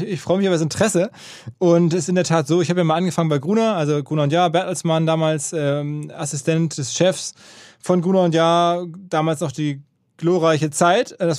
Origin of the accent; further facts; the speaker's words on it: North Rhine-Westphalia, Germany; aus meiner Heimat, Ruhrgebiet